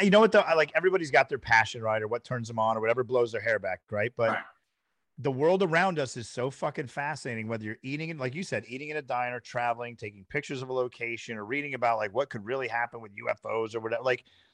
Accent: Syracuse, New York, United States; I grew up in Syracuse, New York, bumfuck redneck town outside the city.

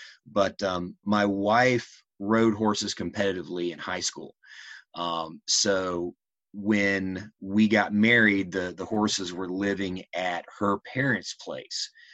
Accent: Virginia, United States; This is my, you know, these are my roots. I'm definitely a Virginian. I'm definitely a Southerner. Like you said, this is where my roots are. This is where my family is.

